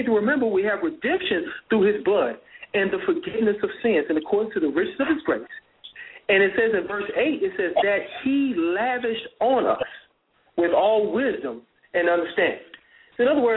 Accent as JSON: {"language": "English", "town": "Houston", "region": "Texas", "country": "United States", "tie": "born or raised there", "said": "I was born and raised in Houston, we'd have massive floods."}